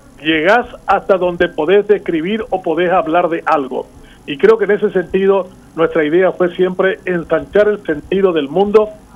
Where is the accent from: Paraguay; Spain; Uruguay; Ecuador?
Paraguay; Los únicos que no la conocemos ni no la admiramos somos los paraguayos.